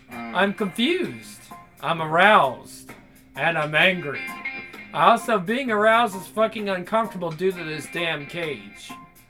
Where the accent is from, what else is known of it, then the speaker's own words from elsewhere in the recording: Alabama, United States; Well, I'm from Alabama, and I'm offended, Grim.